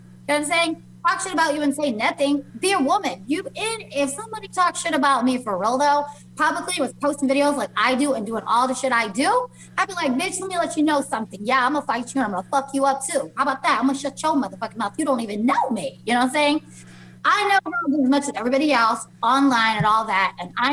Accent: Las Vegas, Nevada, United States; Okay, so I'm from Vegas, right? People be out drinking and shit all the time and acting crazy.

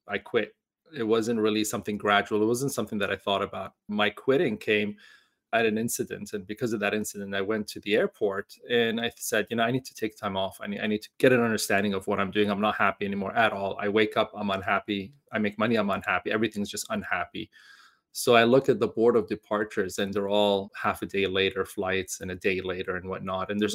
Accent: Toronto, Ontario, Canada; also born or lived in Dubai; I had kind of grown to love Canada, Toronto, essentially, as my hometown. And so, I mean, I started university when I was turning 16. So I really grew up there, essentially.

